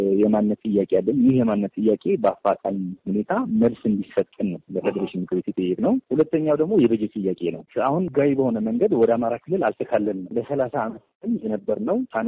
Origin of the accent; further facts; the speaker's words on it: Amhara, Ethiopia; እኛ ወልዮዎች ነን፣ አማራ ነን።